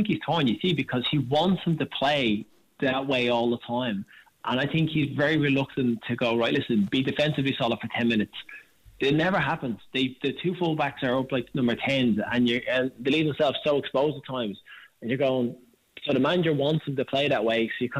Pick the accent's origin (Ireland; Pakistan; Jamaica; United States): Ireland; Like I said, we're Irish at home.